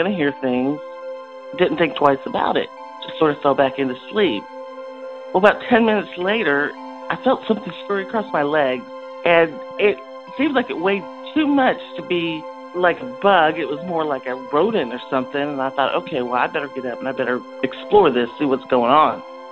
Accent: Fort Smith, Arkansas, United States; I was living in my hometown of Fort Smith, Arkansas at the time

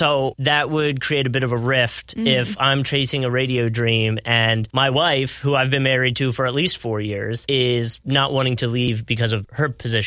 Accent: Pennsylvania, United States; moved away as an adult; Like, I came from Pennsylvania down to Florida to go to college.

